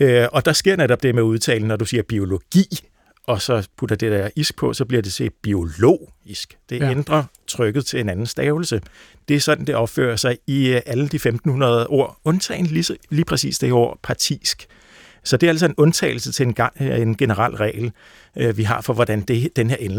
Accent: Capital Region of Denmark, Denmark; accent: Bornholm, without stød; jeg kommer fra Bornholm, hvor jeg er vokset op uden det her stød, og det var noget, jeg skulle lære, da jeg startede på universitetet som en 25-årig cirka

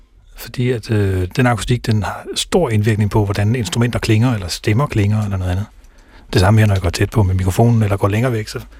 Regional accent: Haderslev, Region of Southern Denmark, Denmark; på et lokalt spillested i Haderslev, hvor jeg kommer fra.

